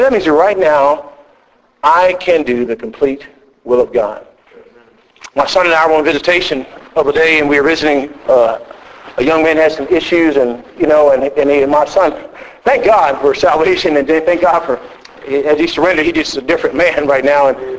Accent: Texas, United States; I grew up with snakes, I'm from Texas originally

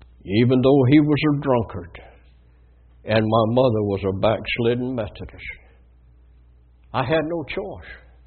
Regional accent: United States; born there; I'm so glad I was born in America.

